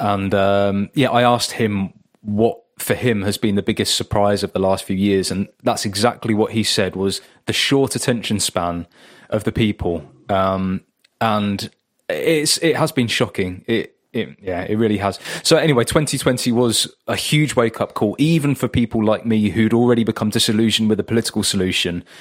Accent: United Kingdom; as a Brit you can't enter the USA unvaccinated still to this day

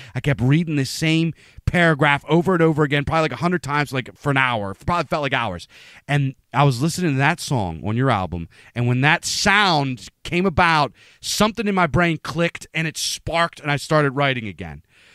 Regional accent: Pennsylvania, United States; growing up in Pennsylvania, everybody either listened to heavy metal, rock, polka, or country.

